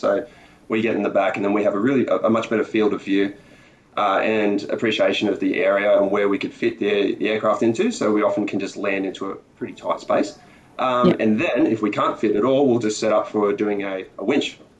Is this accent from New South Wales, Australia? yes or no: yes; Newcastle, New South Wales, Australia; So I grew up in Newcastle. New South Wales.